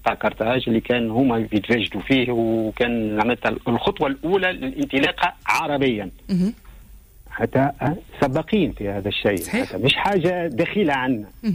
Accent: Tunisia; انا تونسي واعتز باش نكون تونسي

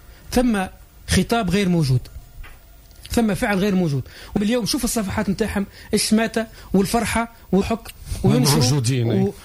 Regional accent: Tunisia; انا كمثقف تونسي

